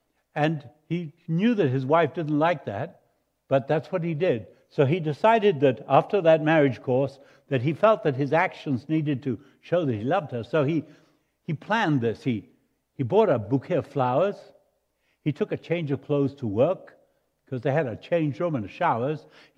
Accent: Montevideo, Uruguay; born there; accent: Spanish; English is a second language; I came to Christ in Buenos Aires, Argentina. I was born in Uruguay, Montevideo. I speak Spanish and English with an accent.

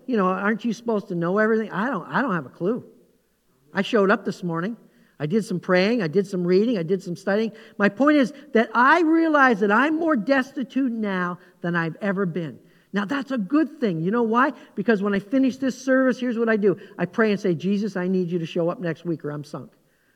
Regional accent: Canada; moved away as an adult; So I came from Canada, lived there the first half of my life. I was about 30 years old, actually, when I moved here.

